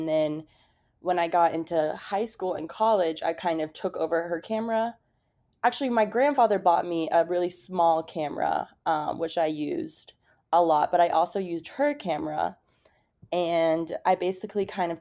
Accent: Franklin, Tennessee, United States; now in New York City, United States; I am from Nashville, Tennessee. Technically, it's called Franklin, Tennessee. It's a town right outside of Nashville. I am a photographer and content creator. I moved here in 2018, and I love it so much.

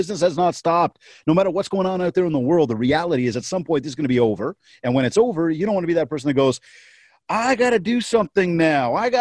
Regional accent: Canada; Sorry, I'm Canadian.

